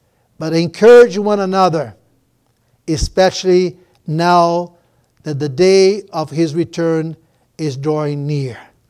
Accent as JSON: {"language": "English", "country": "Brazil", "said": "Where I came from Brazil, we had a custom, and I hope that all of you should have this custom."}